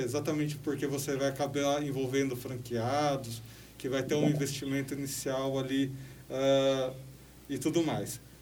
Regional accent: Socorro, São Paulo, Brazil; now in Campinas, Brazil; Minha cidade natal, Socorro, também é divisa com Minas.

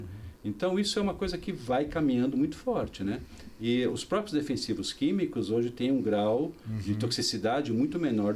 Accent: São Paulo, Brazil; Eu sou urbano, eu sou de São Paulo, capital.

